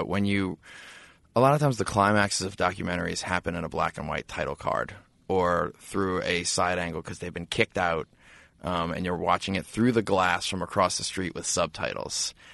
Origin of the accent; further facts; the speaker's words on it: New Orleans, Louisiana, United States; So there are these two brothers that we grew up with in New Orleans.